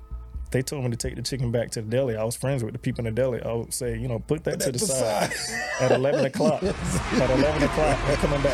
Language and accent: English; Atlanta, Georgia, United States; born there; also born or lived in Bronx, New York; I was born in Atlanta.